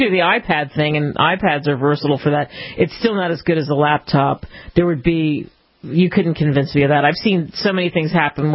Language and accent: English; New York City, New York, United States; Okay, so I grew up partially in New York when I was little. So we lived in Queens.